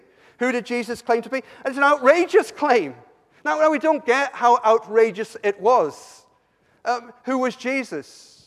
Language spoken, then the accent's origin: English; South West England, United Kingdom; accent: Somerset; Now, I come from Somerset. I enjoy listening to the Somerset accent. It's very broad.